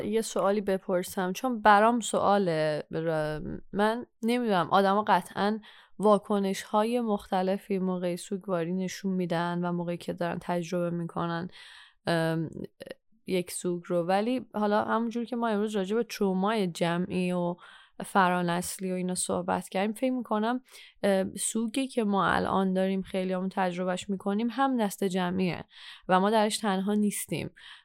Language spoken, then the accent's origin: Persian; Iran; moved away; مخصوصا ما که خارج از ایرانیم